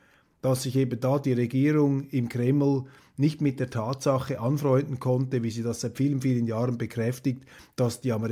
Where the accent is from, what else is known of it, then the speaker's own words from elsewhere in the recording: Switzerland; Und bei aller Zurückhaltung, die man sich als Schweizer da verlegen muss